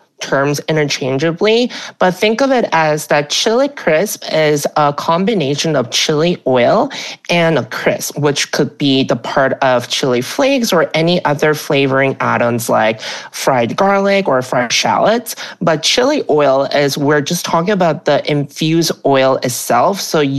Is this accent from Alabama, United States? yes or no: yes; Alabama, United States; now in New York City, United States; So I first really came to the world of chili crisp when I moved to New York City. So I grew up in Alabama, which is the state that I wasn't really exposed to a lot of like ethnic grocery stores